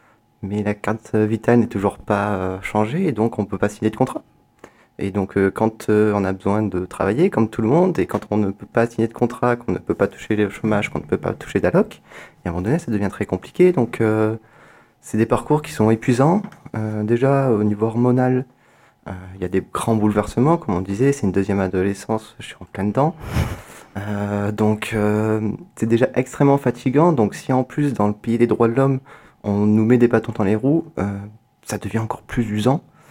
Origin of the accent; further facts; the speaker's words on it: Marseille, Provence-Alpes-Côte d'Azur, France; moved away as an adult; Voilà, je suis originaire de Marseille et ça devenait invivable.